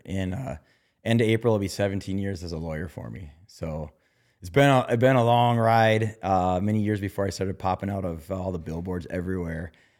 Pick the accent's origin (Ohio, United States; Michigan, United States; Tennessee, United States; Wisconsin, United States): Wisconsin, United States; Green Bay; also born or lived in Eau Claire / Sheboygan; I grew up on the east side of Wisconsin. I was born in Eau Claire, Wisconsin, but I lived in Sheboygan, I think starting when I was like in preschool. Then moved up to Green Bay and lived there until I graduated college.